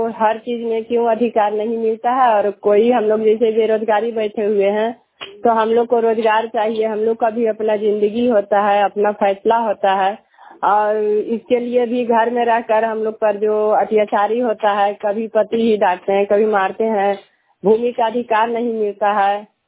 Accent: Mahabatpur, India; मैं महबतपुर के रहने वाली हूँ

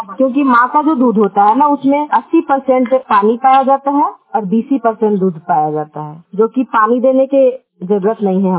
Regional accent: Bihar, India; और मैं डिस्ट्रिक्ट नवादा से बिलोंग करती हूँ

